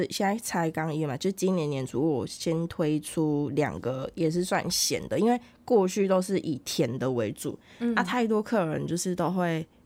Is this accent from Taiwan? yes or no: yes; Penghu County, Taiwan; 因为爸爸是澎湖人，然后就对嘛，我也是澎湖人。